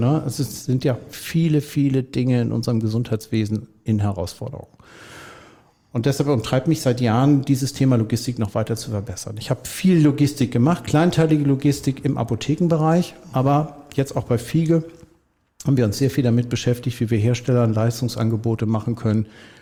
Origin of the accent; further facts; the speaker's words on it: North Sea coast, Germany; Ich bin ein Kind der Nordseeküste, Fahrrad, Segeln, Wassersport, jeglicher Art, Bewegung, Joggen